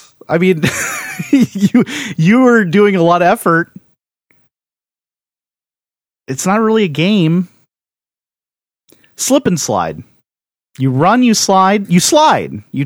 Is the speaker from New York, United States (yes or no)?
no; Florida, United States; Growing up in Southwest Florida, there was a popular toy.